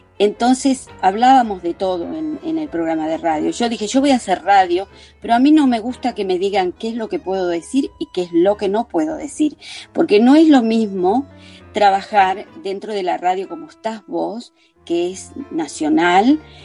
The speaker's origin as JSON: {"language": "Spanish", "country": "Argentina", "said": "yo no vengo de Argentina, de la, digamos, aristócratas o de una esfera de gente rica."}